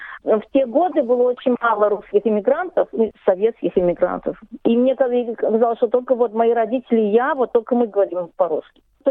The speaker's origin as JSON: {"language": "Russian", "region": "Moscow", "country": "Russia", "tie": "born there", "said": "И, в общем, я родилась в Москве."}